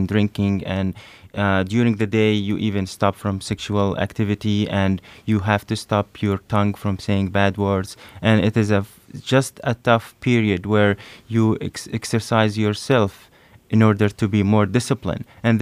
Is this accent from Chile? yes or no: no; Palestine; English is a second language; also born or lived in United Arab Emirates / Syria; now in United States; I'm a Palestinian by nationality. I spent my life in several countries, including the United Arab Emirates and Syria, where I got my education, and then I came to the U.S. For my training.